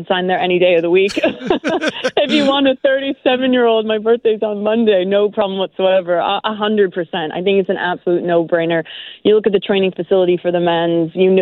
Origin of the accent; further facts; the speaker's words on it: Canada; it's been nice for me as a Canadian kind of learning about St. Louis